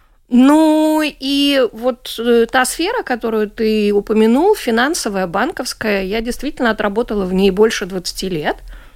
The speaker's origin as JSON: {"language": "Russian", "country": "Latvia", "moved": "as an adult", "said": "когда я из Латвии, которая относительно недавно стала независимой, уехала учиться в Москву."}